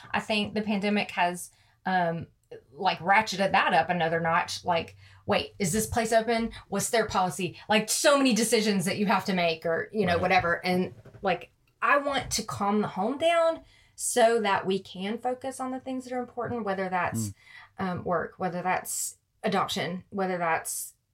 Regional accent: Louisiana, United States; And I grew up in Louisiana.

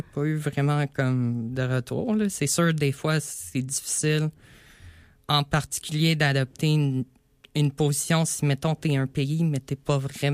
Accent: Quebec, Canada; Moi, je viens de l'Outaouais

